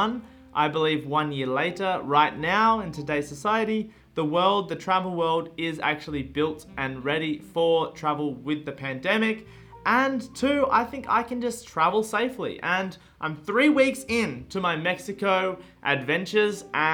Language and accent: English; Australia; I grew up in Australia.